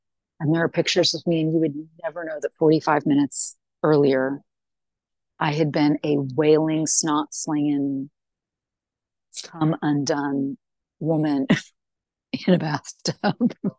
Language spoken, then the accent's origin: English; United States; he is Scottish, and I'm American